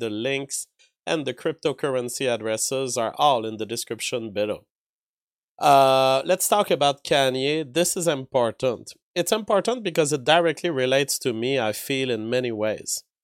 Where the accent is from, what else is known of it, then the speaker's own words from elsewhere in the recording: Canada; as a Canadian, I am not even allowed to repeat what he said about a given historical event